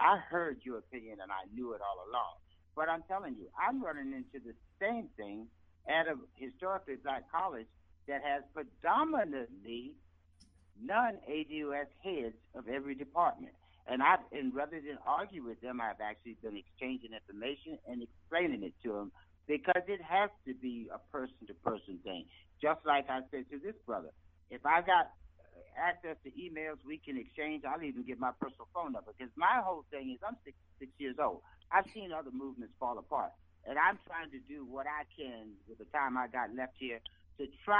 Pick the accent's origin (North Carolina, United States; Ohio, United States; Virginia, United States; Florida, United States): Virginia, United States; Yorktown; I'm from Yorktown, Virginia. I was born and raised in this mess